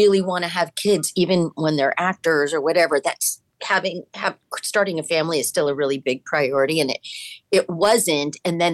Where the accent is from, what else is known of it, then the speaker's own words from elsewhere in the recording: Manhattan Beach, California, United States; Yes, I grew up in Manhattan Beach.